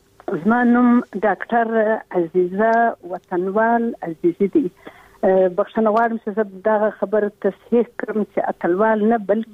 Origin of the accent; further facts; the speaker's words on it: Kandahar, Afghanistan; زه یو افغان یم او بیا د کندهار اوسیدونکی یم. په یو حساب چون وینه مې پښتنه ده